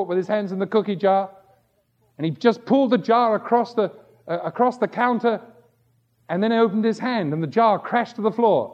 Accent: England, United Kingdom; I said, "How do you know I'm from England?" And they just laughed at me. I can't think why. Of course I can. I know I have a strange accent.

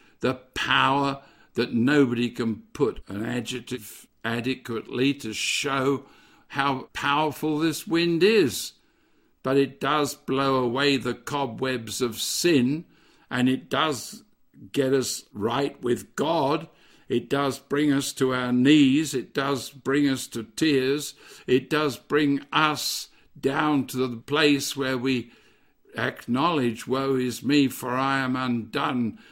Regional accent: England, United Kingdom; Well, I'm an Englishman, so I don't see it quite the same way

